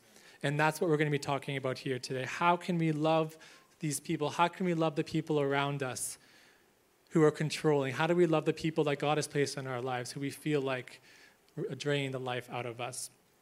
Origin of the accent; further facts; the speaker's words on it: Canada; I was born and raised in Canada, and growing up, I had this beautiful, beautiful dog.